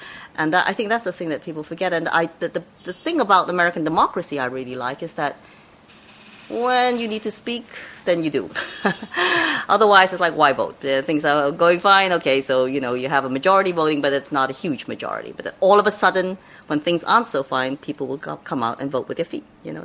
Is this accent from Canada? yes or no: no; Hong Kong; growing up in Hong Kong, you do encounter the Chinese ribbon dance, you encounter Chinese opera